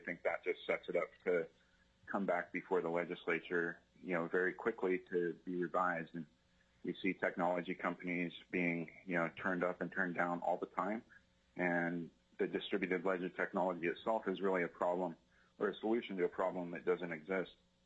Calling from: Anchorage, Alaska, United States; I'm calling in from Anchorage today to oppose SB 39.

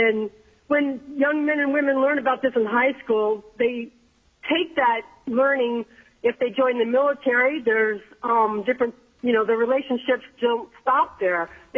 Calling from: Palmer, Alaska, United States; from Palmer

